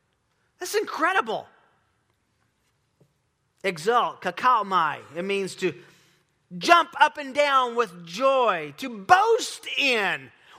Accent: Tennessee, United States; I am from the University of Tennessee. I'm from Tennessee. Love the University of Tennessee.

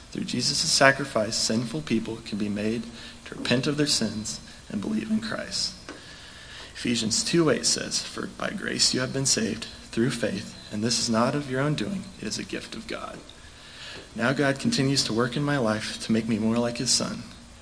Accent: Emporia, Kansas, United States; born there; I was born here in Emporia, Kansas

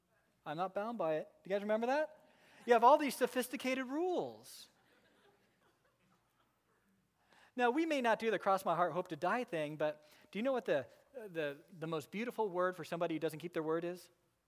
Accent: Idaho, United States; I grew up in Idaho, went to Eustick Elementary School

